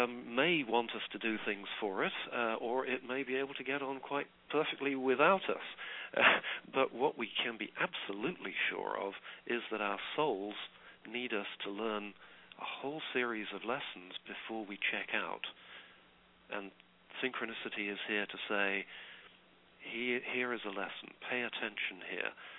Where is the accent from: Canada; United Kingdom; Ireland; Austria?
United Kingdom; being a Brit, a British person in the United States